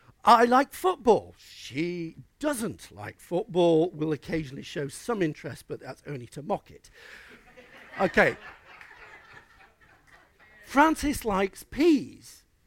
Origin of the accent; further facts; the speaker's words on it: Yorkshire and the Humber, United Kingdom; Can I stop being a Yorkshireman? A white, male, ship-loving, cricket-loving, non-pea-eating person.